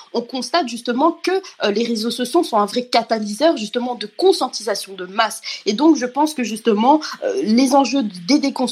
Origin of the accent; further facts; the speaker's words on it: Rwanda; En tant que Rwandaise, il faut savoir qu'avant mes 18 ans, même avant mes 20 ans, c'est honteux, mais je ne connaissais absolument rien à la colonisation.